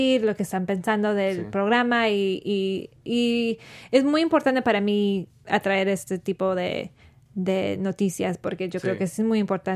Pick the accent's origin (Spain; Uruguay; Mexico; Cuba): Mexico; Y nosotros siendo mexicanos sabemos que la gente somos de diferentes